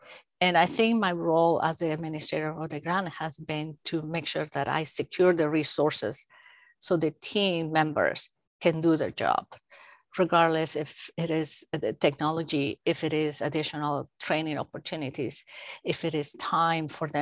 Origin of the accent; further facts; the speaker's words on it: Mexico; moved away as an adult; now in United States; I think that my background is in education. And then I grew up in Mexico, I trained in Mexico.